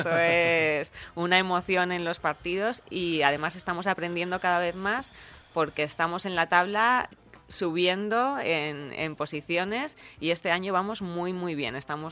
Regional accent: Madrid, Community of Madrid, Spain; porque como venía de otra zona, como vengo de Madrid, no tenía nada, ningún conocimiento sobre el huerto

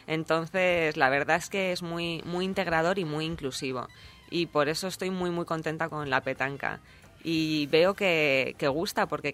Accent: Madrid, Community of Madrid, Spain; porque como venía de otra zona, como vengo de Madrid, no tenía nada, ningún conocimiento sobre el huerto

